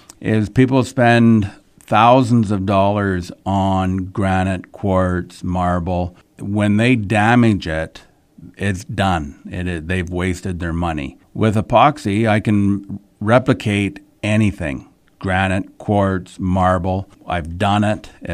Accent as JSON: {"language": "English", "country": "Canada", "said": "I have a sign that says I'm proudly Canadian, and I am a proud Canadian"}